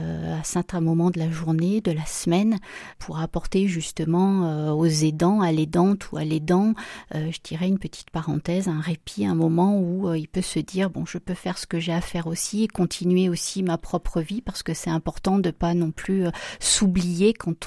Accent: Saint-Étienne, Auvergne-Rhône-Alpes, France; born there; Donc, je suis née à Saint-Étienne et donc mes parents habitent toujours dans la plaine du Forêt.

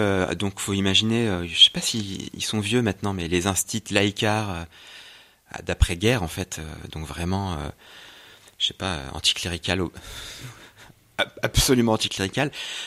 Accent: Auvergne-Rhône-Alpes, France; Je suis de la Drôme, pas de Diolfi même, mais je suis originaire de la Drôme.

